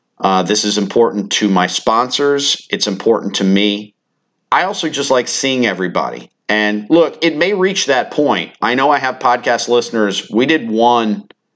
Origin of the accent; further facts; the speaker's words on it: Florida, United States; back in the area where I grew up on the Gulf beaches here in the Tampa Bay area, played Little League baseball not far from John's Pass.